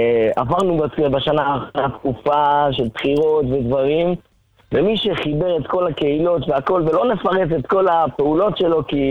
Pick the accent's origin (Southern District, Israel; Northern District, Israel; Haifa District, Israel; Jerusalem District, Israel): Haifa District, Israel; Or Akiva; אני לומד בירושלים, אבל מאזור חדרה כזה.